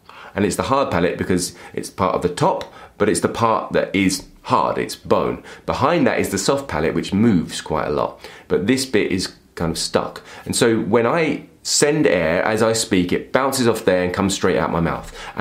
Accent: England, United Kingdom; accent: East London/Essex; My natural accent is from East London, Essex in England. And even though I've lost a lot of that accent now

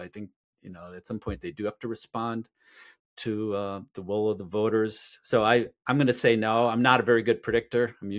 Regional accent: United States; I never thought I would see the day as an American, when you could walk into a store

